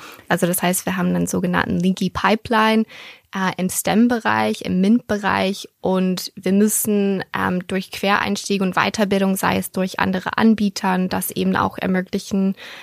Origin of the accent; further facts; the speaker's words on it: United States; Ich komme ursprünglich aus den USA.